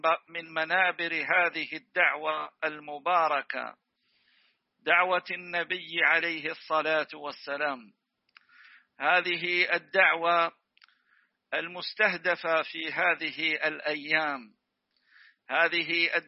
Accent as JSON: {"language": "Arabic", "country": "Tunisia", "said": "أبنائي وأحبابي وإخواني في بلدي تونس،"}